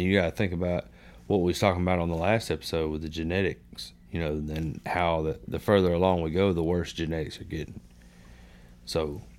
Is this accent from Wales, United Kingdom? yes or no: yes; Wales, United Kingdom; No. I'm Welsh. 63%.